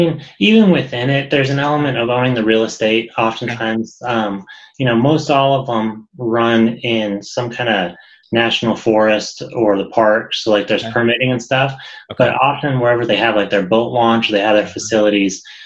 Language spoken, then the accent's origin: English; Gunnison, Colorado, United States; I grew up in Gunnison, Colorado originally, know the industry, know the people.